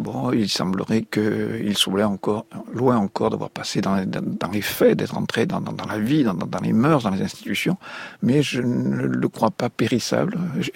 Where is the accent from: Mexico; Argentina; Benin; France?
France